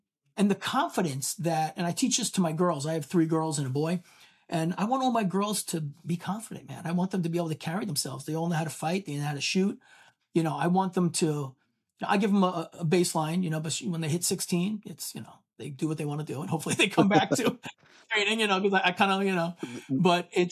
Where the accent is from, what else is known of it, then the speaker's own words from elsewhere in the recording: New York, United States; guns weren't a thing in my family either because A, I'm from New York